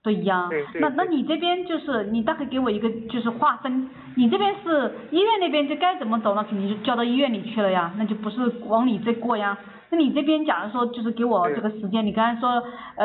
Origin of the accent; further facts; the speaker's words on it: Anhui, China; 没有，安徽的。